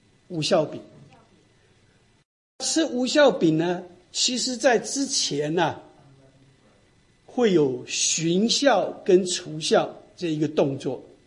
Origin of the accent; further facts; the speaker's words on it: China; 就好像我们中国人的怎么样新年大扫除一样